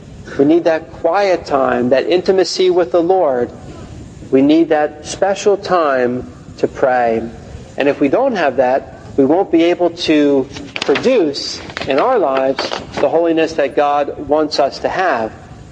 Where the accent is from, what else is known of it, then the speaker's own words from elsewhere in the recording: Philadelphia, Pennsylvania, United States; See, growing up in Philadelphia, we had a big garden in my backyard.